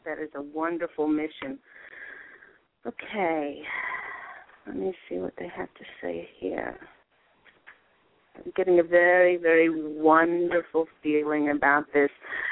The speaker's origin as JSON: {"language": "English", "region": "New York", "country": "United States", "tie": "born or raised there", "said": "I spent my youth, large part of my youth, in East Mauritius."}